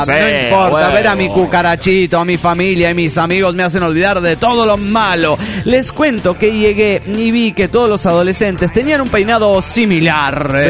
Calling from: Spain; de Gran Lorenzo, España.

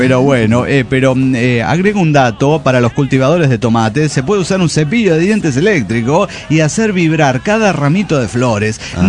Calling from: Rosario, Santa Fe, Argentina; En Rosario, Argentina.

